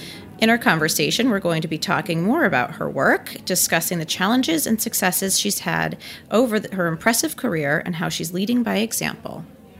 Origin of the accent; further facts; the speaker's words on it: Detroit, Michigan, United States; I am from the Detroit area, actually, so shame on me.